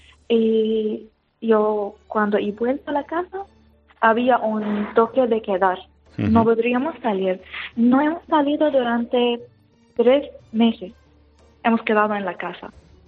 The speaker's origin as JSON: {"language": "Spanish", "town": "Homs", "region": "Homs Governorate", "country": "Syria", "tie": "born or raised there", "second_language": "Spanish", "moved": "as an adult", "lives_now": "Spain", "said": "Nací en Siria, ajá, en Homs. En una ciudad, está en el centro de Siria, se llama Homs. Y viví allí toda mi vida. Hasta que he venido aquí a España en el 2016."}